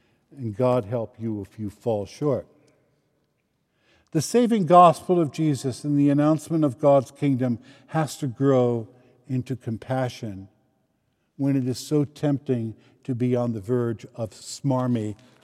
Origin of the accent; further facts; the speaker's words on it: Queens, New York, United States; And I said that I'm from Queens. I'm from the Episcopal Church in America.